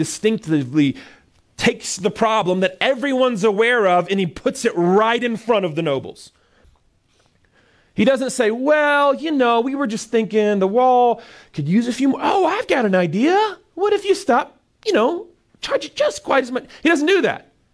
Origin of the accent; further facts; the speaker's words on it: the South, United States; I grew up in the South, and we're the worst at this.